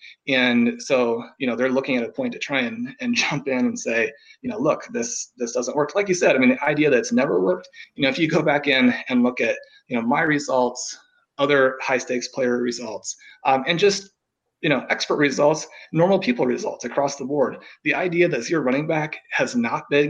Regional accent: Kansas City, Missouri, United States; I mean, I grew up in Kansas City.

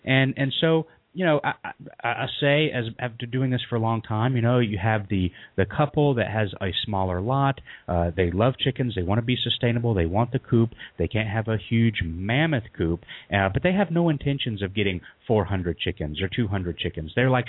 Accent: the South, United States; accent: southern; So my southern accent doesn't actually destroy it

